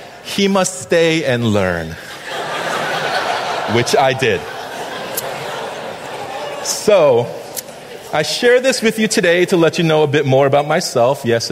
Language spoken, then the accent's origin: English; Connecticut, United States; I grew up in Connecticut. My school was not diverse at all. I was the only Korean kid in my grade.